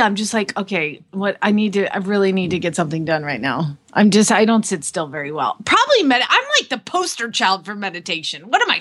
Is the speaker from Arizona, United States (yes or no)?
yes; Phoenix, Arizona, United States; from Phoenix, Arizona.